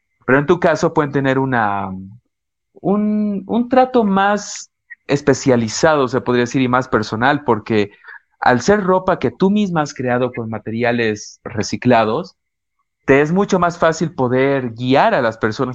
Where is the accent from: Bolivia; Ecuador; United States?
Bolivia; como boliviano puedo decirlo, ya que no soy extranjero